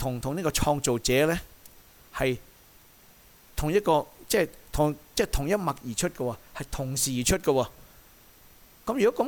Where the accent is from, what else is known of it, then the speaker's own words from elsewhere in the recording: China; 我哋中国人咧有道德好啲啊！我哋中国人唔会拜啲奸神啦